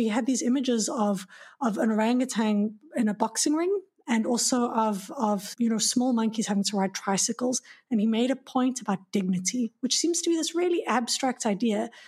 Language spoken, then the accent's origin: English; South Africa; growing up in South Africa, right, we know of elephants.